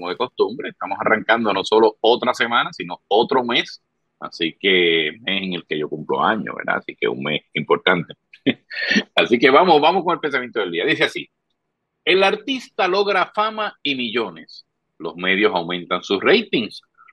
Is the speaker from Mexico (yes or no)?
no; Puerto Rico; Y oye, te soy honesto, como puertorriqueño, el que ellos hablen, porque repiten mucho Puerto Rico